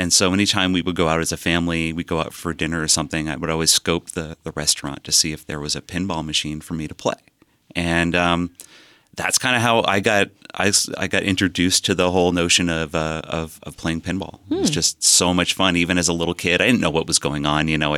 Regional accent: Burlington, Vermont, United States; Yeah, I grew up in the New North End of Burlington.

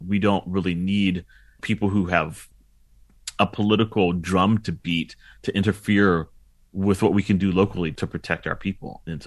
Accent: McAllen, Texas, United States; like my trips to Reynosa when I was growing up in McAllen with my dad to visit family and friends

